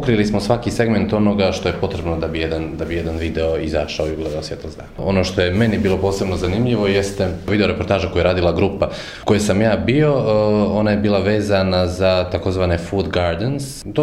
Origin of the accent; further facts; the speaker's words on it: Montenegro; ja sam bio jedini iz Crne Gore